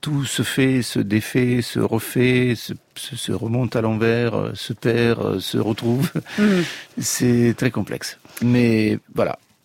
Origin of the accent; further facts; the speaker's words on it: Italy; moved away; Je suis parti il y a 30 ans. Ça fera 30 ans, dans le 21 janvier, ça fera 30 ans que j'ai quitté l'Italie.